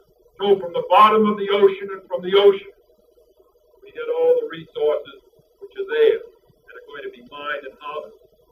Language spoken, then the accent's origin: English; Massachusetts, United States; I come from Massachusetts. from the other side of the country, but it's a very small country